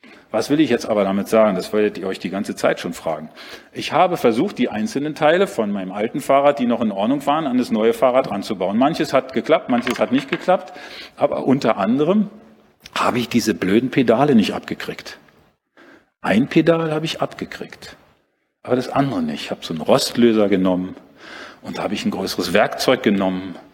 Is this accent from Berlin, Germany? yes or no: yes; Berlin, Germany; in Berlin bin ich groß geworden